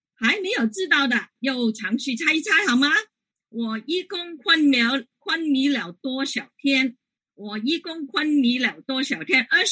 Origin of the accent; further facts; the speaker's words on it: Guangdong, China; Chinese is a second language; 我是广东人，所以我的国语应该不是很灵光，希望你们可以包容。